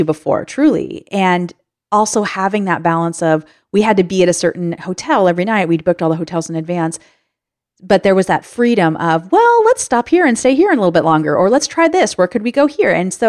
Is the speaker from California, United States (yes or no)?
yes; San Diego, California, United States; was a little bit comforting, but also a little bit outside of what I had known and seen already in my hometown of San Diego.